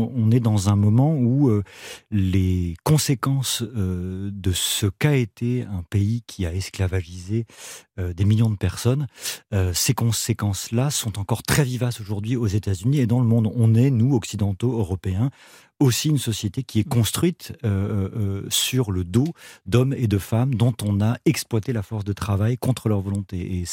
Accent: Clamart, Île-de-France, France; born there; Moi, je suis français. Mmh. Je suis né à Clamart.

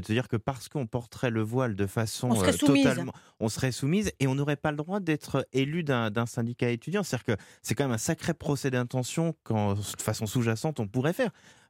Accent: France; chez nous en France

